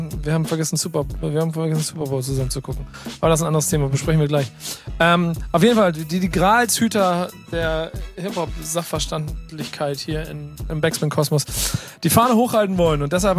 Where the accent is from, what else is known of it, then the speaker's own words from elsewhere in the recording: Hamburg, Germany; Ey, wir sind Hamburger.